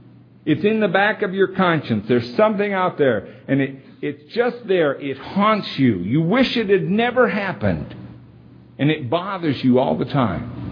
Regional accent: Independence, United States; There's a man over in Independence. I grew up in Independence.

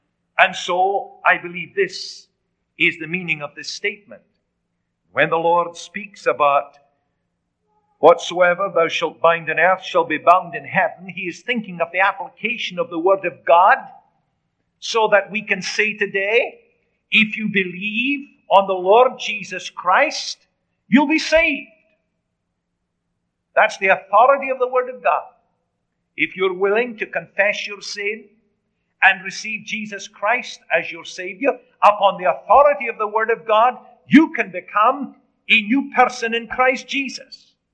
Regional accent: Edinburgh, Scotland, United Kingdom; born there; moved away; Now, I was born in Scotland, so I would have to go back to Edinburgh to find my name in the register.

